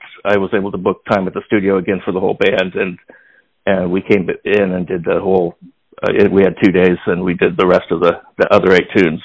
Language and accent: English; Livermore, California, United States; also born or lived in San Jose; Right. I was born in San Jose, and then I grew up in a town called Livermore, which is also in the Bay Area there.